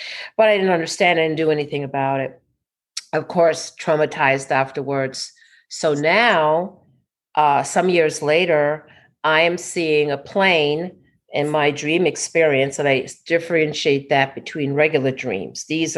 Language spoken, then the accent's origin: English; New York, United States; And particularly I grew up in New York, so that was my neighborhood.